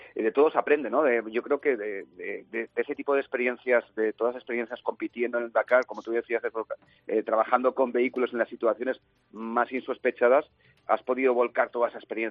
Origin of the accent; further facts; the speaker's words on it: Valencian Community, Spain; somos valencianos y yo creo que en nombre de todos los valencianos te damos las gracias